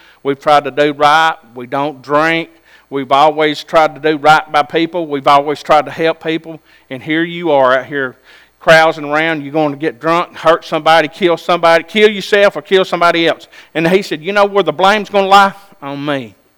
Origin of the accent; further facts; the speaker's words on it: Alabama, United States; in my life, I was brought up on Sand Mountain, and we was kind of brought up tough.